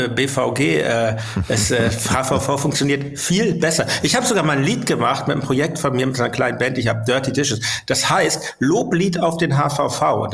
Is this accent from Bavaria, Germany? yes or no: no; Hamburg, Germany; diese Stimme, die man auch kannte als Kind in Hamburg damals.